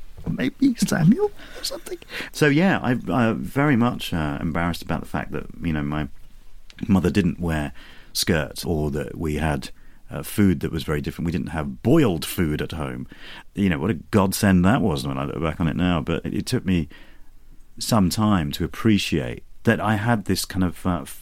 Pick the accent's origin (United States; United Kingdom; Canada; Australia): United Kingdom; We just figured that there was nobody out there that reflected our experience of being both British and Asian.